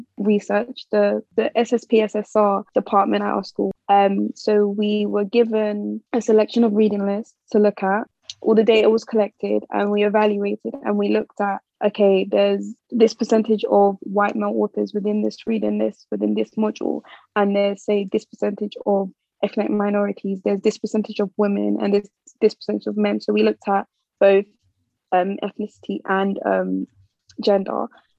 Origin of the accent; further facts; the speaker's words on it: London, United Kingdom; because I grew up in London, so I was there was quite a diverse environment around me.